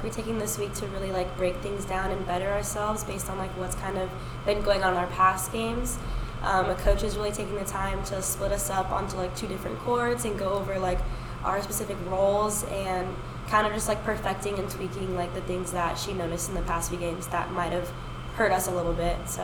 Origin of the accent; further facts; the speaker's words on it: Land O'Lakes, Florida, United States; And I'm from Land O'Lakes, Florida.